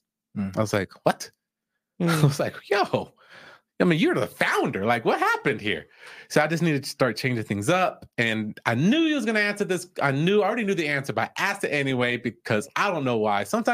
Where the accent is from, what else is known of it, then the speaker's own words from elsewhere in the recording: Utah, United States; being born and raised in Utah, I feel like one of these times you're going to expose to the network marketing industry, because we're like in this network marketing capital of the world with all the headquarters here.